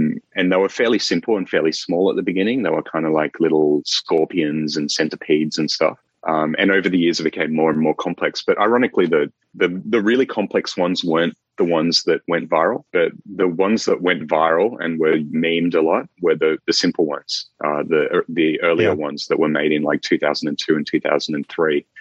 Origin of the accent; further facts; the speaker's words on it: Albury, New South Wales, Australia; actually I think the first one was exhibited in a museum in my hometown, Albury